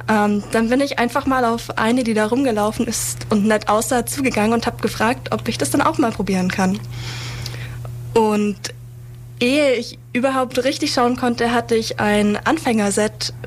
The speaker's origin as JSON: {"language": "German", "region": "Baden-Württemberg", "country": "Germany", "lives_now": "Ulm, Germany", "said": "Ich bin 22 Jahre alt und eigentlich komme ich aus der Nähe von Pforzheim und bin fürs Studium hier nach Ulm gezogen."}